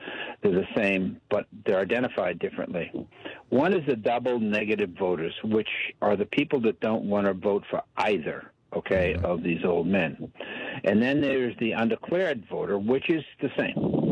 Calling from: Washington, United States; I'm in Washington State, and I'm from

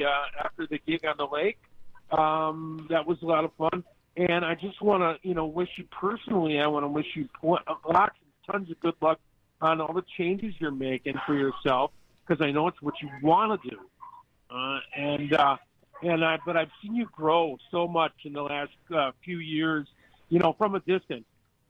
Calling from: Cedarburg, Wisconsin, United States; I'm calling from a gig that I'm doing in Cedarburg.

